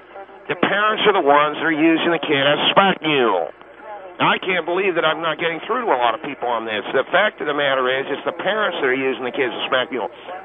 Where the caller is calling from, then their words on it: Hawthorne, California, United States; I'm in Hawthorne, California, sir, South Bay, California.